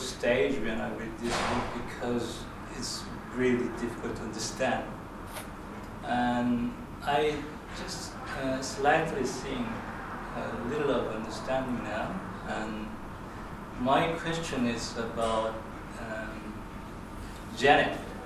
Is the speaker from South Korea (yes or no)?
yes; South Korea; English is a second language; now in Australia; Hello, I'm from South Korea, living in Australia as a second home. And I'm an English learner.